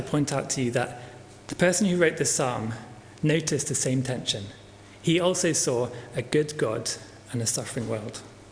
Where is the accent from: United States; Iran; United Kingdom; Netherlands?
United Kingdom; I'm British, so it has to be quite serious to be worth mentioning.